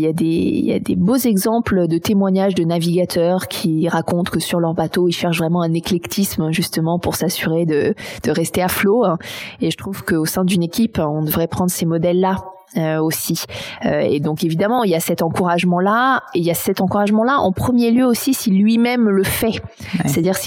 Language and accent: French; Paris, Île-de-France, France; Alors, j'ai grandi à Paris.